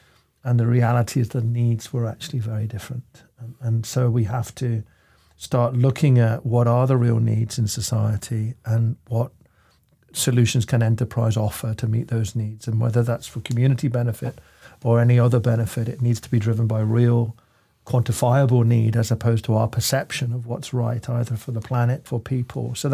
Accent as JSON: {"language": "English", "country": "Italy", "tie": "born or raised there", "said": "I grew up in Italy with the mafia on my doorstep. I worked in Africa."}